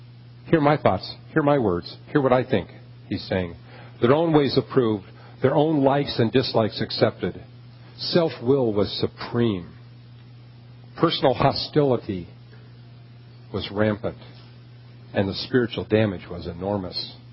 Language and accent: English; California, United States; or at least where I was from California, so we just didn't do it there where I was growing up.